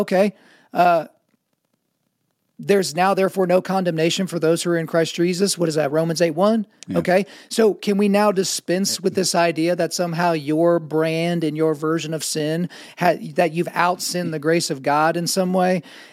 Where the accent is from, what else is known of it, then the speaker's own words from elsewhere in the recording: Oklahoma, United States; born there; But since I was born in Oklahoma, I feel like I fall into the country music theology mindset.